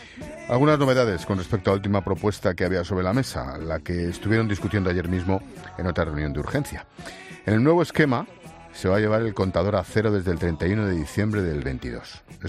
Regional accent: Spain; Soy muy español.

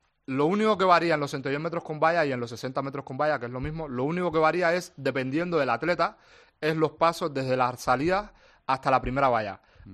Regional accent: Ontinyent, Valencian Community, Spain; tengo una anécdota en mi pueblo de Ontinyent

